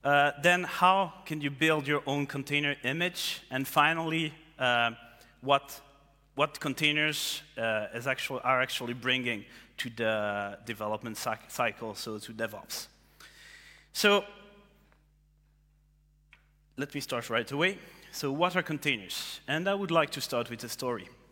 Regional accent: Romandy, Switzerland; English is a second language; As my last name suggests, I come from the French part. That's why I'm having this talk in English. My German is noch nicht so gut.

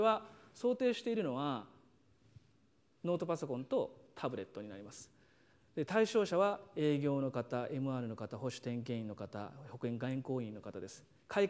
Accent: Ishikawa, Japan; ちなみに私も石川県出身なんですけども

